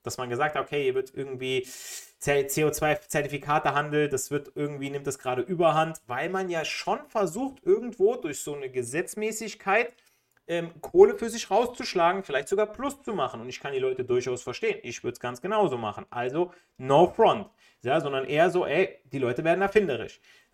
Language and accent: German; Italy; German is a second language; weil ich als Italiener würde sowieso kleines Auto gut mit parken in der Stadt